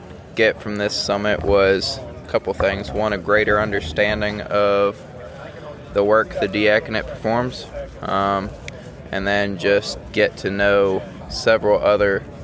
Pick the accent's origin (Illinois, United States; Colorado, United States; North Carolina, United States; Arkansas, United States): North Carolina, United States; Raleigh; from Raleigh, North Carolina.